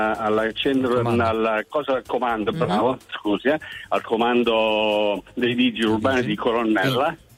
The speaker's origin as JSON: {"language": "Italian", "town": "Nereto", "region": "Abruzzo", "country": "Italy", "said": "di Nereto, provincia di Teramo"}